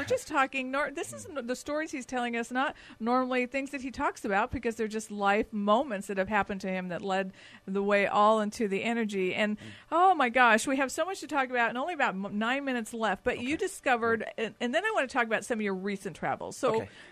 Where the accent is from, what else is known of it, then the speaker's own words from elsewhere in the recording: California, United States; I'm a California native and said, that's it. I'm speaking English, which I regret.